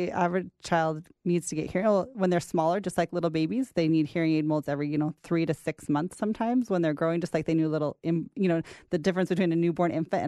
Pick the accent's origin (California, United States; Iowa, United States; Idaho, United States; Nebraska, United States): Idaho, United States; moved away as an adult; I grew up in Idaho, and it took me 20 years to move back after I left for college.